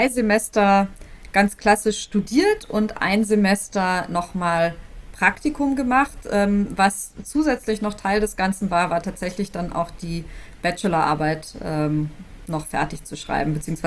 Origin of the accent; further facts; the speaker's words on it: Mexico; accent: Mexican Spanish; Man muss dazu sagen, mein spanischer Akzent ist eben ein mexikanischer Akzent. Das merkt man auch, nachdem ich 3 Sätze rede.